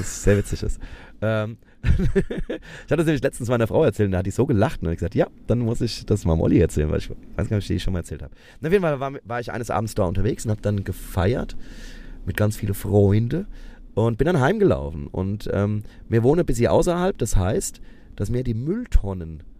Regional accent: Büdingen, Hesse, Germany; Wir haben in Büding, da wo ich groß geworden bin, haben wir Kneipe unten in. Also in der Altstadt.

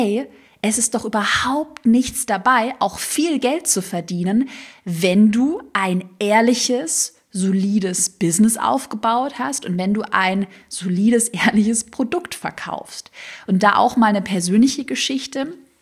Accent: Baden-Württemberg, Germany; accent: Swabian; ich hatte damals einen schwäbischen Dialekt, den man halt so ein bisschen gehört hat.

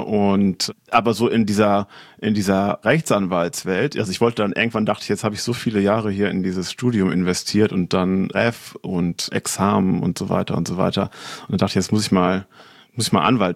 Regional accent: Kleve, North Rhine-Westphalia, Germany; also born or lived in Bonn / Warsaw; ich komme eigentlich vom Land aus Kleve am Niederrhein.

